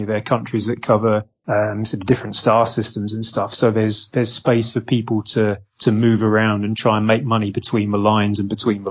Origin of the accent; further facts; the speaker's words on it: United Kingdom; I'm British. You might have guessed that from the accent.